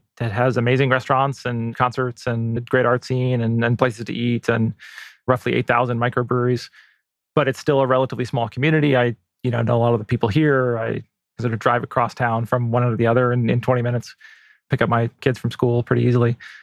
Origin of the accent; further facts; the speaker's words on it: Ann Arbor, Michigan, United States; also born or lived in San Francisco, United States; I grew up in Ann Arbor, which is sort of a smallish college town and certainly more urban than the areas around it.